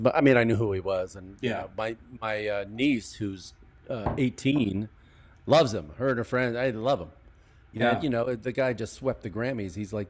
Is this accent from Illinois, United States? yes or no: yes; Chicago, Illinois, United States; What passes for sausage in California is not what we grew up with in Chicago.